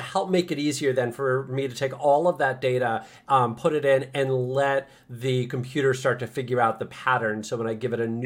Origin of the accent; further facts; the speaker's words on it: New Jersey, United States; Something from New Jersey. I'm from New Jersey.